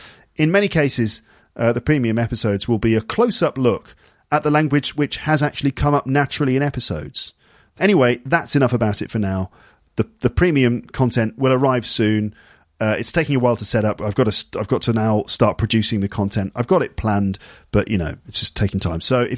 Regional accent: United Kingdom; And I'm like really, really British. So I'm really British

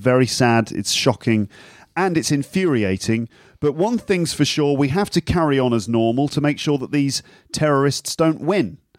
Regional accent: England, United Kingdom; Because I'm English.

